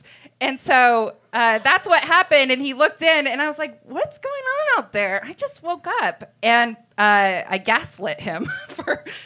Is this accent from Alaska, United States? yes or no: yes; Fairbanks, Alaska, United States; I'm born and raised in Alaska.